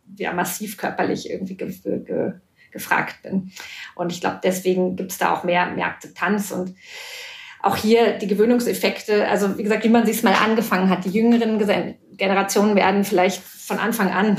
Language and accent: German; Germany; Und ich als Deutsche denke mir immer so, was habt ihr eigentlich bei uns?